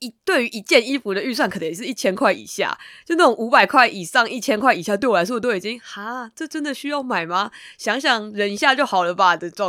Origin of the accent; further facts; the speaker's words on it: Taipei, Taiwan; 因为我本身是台北人嘛，然后我的家族大部分的人都住在台北